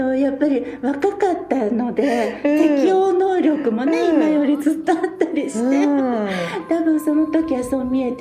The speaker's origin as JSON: {"language": "Japanese", "region": "Tokyo", "country": "Japan", "tie": "born there", "said": "第二も何も私日本に東京生まれで故郷がないので"}